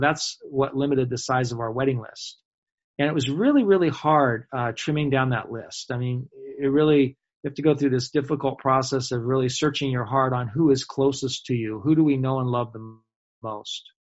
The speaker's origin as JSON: {"language": "English", "region": "California", "country": "United States", "said": "I mean, here we are in Israel, and I'm from California"}